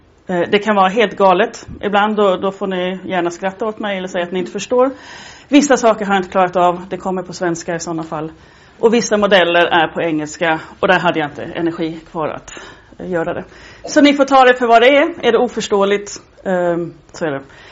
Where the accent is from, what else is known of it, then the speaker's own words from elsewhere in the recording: Sweden; Jag är svensk, min man är fransman, så hemma så talar vi svenska och franska.